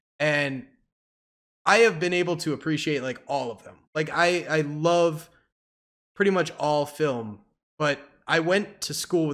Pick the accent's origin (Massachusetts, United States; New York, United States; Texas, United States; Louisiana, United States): Massachusetts, United States; Natick; Yeah. Natick, Massachusetts. A lot of the filming was there.